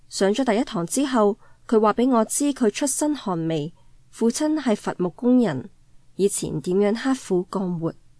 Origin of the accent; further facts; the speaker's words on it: China; 令到我呢个喺中国土生土长嘅人都渐渐感到好唔适应。